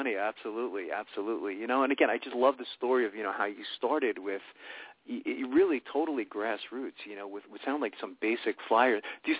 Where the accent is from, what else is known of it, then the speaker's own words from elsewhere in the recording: Sayreville, New Jersey, United States; I remember as a kid, I grew up in Sayreville, New Jersey